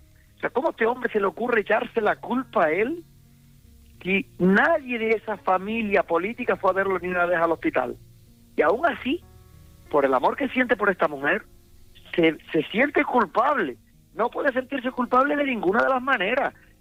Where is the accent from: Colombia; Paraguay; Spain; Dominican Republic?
Spain; Barlovento, Canary Islands; vivía en el coche desde Santa Cruz de La Palma, yo soy del norte, de Barlovento